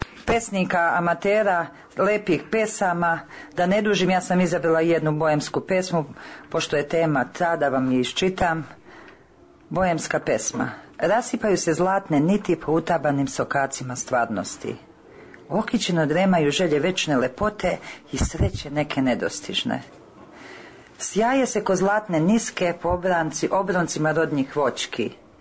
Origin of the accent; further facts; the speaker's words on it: Čačak, Šumadija and Western Serbia, Serbia; dolazim iz Čačka, iz srca Šumadije.